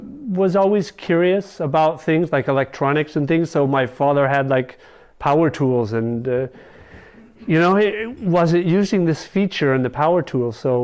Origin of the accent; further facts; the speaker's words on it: Puerto Rico; born there; I was born in Puerto Rico and lived in about 9 different countries.